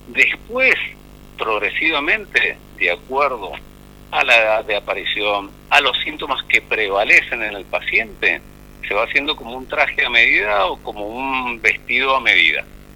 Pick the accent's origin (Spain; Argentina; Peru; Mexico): Argentina; Mendoza; nosotros como mendocinos tenemos el orgullo